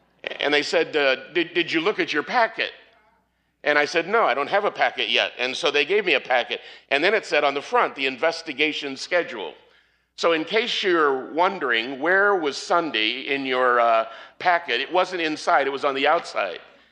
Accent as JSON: {"language": "English", "town": "Dallas", "region": "Texas", "country": "United States", "said": "I'm from Dallas. I came to Northern California to cool off, and this is just a little bit weird."}